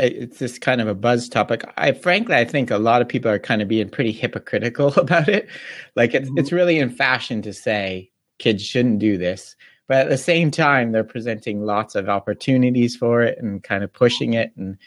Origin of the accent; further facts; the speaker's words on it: Canada; because I'm from Canada